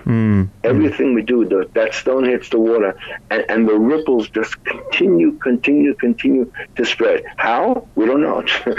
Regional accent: United States; Not the situation in America, and I'm an American, but the American politics seems absolutely completely unreasonable.

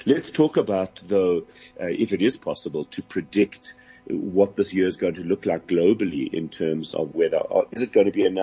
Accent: Johannesburg, Gauteng, South Africa; when we were kids growing up in Johannesburg

